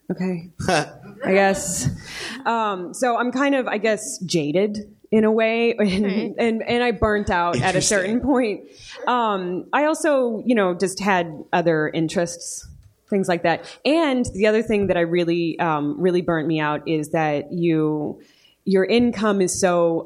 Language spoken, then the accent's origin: English; Los Angeles, California, United States; And then, I'm from Los Angeles, but for a short period of time, I went to Indiana. It's a long story.